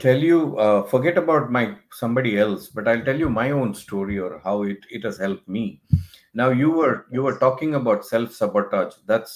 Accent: India; now in Dubai, United Arab Emirates; I'm originally from India, but I've been in Dubai for the last 25 years. My kids were born here.

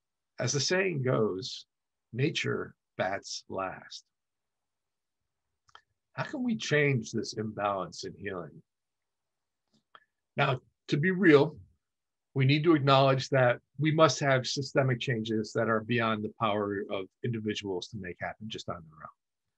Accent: Buffalo, New York, United States; You know, it reminded me of my hometown of Buffalo. It really took me back.

